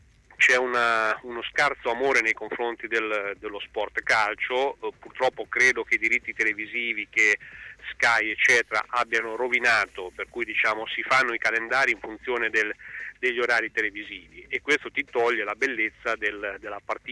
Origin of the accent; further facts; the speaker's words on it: Ancona, Marche, Italy; io lo dico da anconetano puro sangue